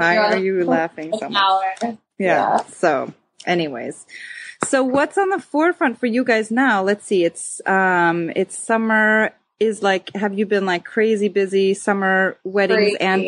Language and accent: English; Schaumburg, Illinois, United States; I grew up in Schaumburg, then you know that.